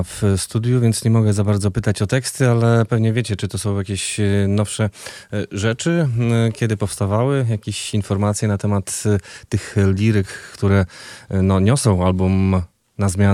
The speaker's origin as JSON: {"language": "Polish", "town": "Szczytno", "region": "Warmian-Masurian Voivodeship", "country": "Poland", "tie": "born or raised there", "said": "ta formacja zawitała do Szczytna, mojego rodzinnego miasta"}